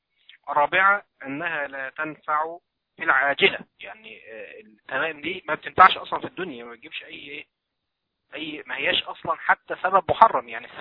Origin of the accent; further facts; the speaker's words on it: Egypt; بخلاف واقع الجهل المنتشر عندنا في مصر.